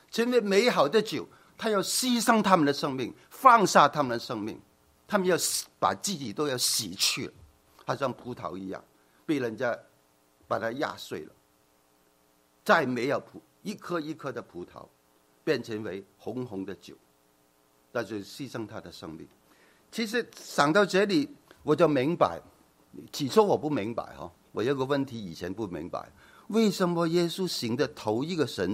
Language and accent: Chinese; China; 好像我们在来自中国的都知道